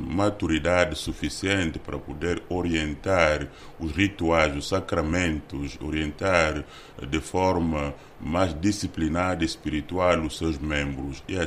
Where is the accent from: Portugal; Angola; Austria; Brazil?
Angola; nós como angolanos, nós que constituímos esse governo.